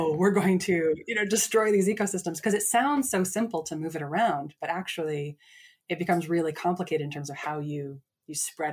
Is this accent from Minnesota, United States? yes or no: yes; Minnesota, United States; But then, so I grew up in Minnesota on Lake Superior.